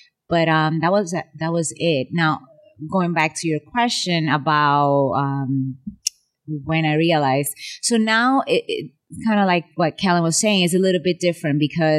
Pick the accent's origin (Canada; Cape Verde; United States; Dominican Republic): Dominican Republic; Santo Domingo; I grew up in Santo Domingo in the Dominican Republic. It's an island in the Caribbean. And basically, I come from a middle-class background. So we didn't have 6 miles in between each house to each other, but it was a little old neighborhood like Chelsea.